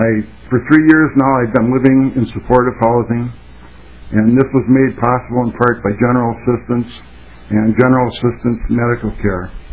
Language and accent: English; St. Paul, Minnesota, United States; I grew up here in St. Paul. … Specifically, I'm from the West 7th Street area. I went to Monroe High School, and I am a lifelong resident of Minnesota.